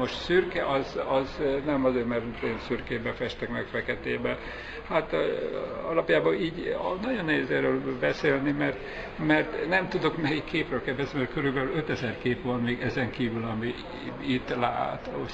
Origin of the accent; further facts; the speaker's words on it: Békéscsaba, Békés, Hungary; egy Békés Csabai születésű vagyok, és tanyavilágról jöttem föl, hát nekem egy óriási dolog volt, hogy egy vidéki tanyáról Budapestig elmenni